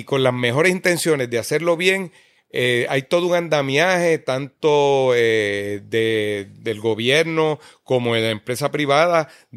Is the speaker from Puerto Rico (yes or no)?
yes; Puerto Rico; El puertorriqueño lleva años con esta pejiguera y este tejemeneje político nuestro, de esta colonia que somos, de los Estados Unidos